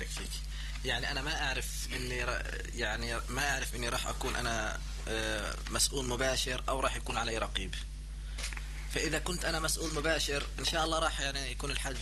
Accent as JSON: {"language": "Arabic", "country": "Jordan", "said": "هذا بالنسبة لوضعنا إحنا كأردنيين."}